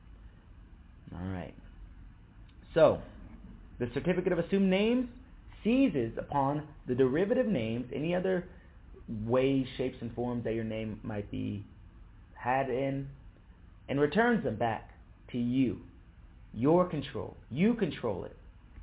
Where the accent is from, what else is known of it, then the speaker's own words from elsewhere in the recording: California, United States; born there; I was born in California. I'm a Californian.